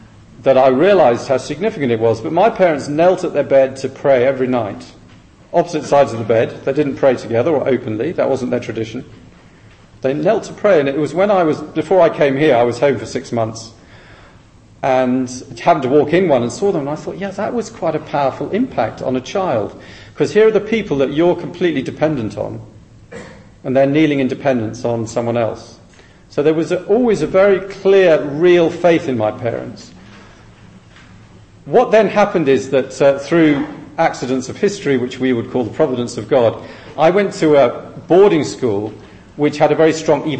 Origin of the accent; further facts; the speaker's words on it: Shrewsbury, West Midlands, United Kingdom; also born or lived in Uganda / Fiji; I have some roots in Fiji, where my parents worked for 15 years, so a lot of my childhood, early adulthood. Our home base in England, which is where the accent comes from, is Shrewsbury, between Birmingham and the Welsh border.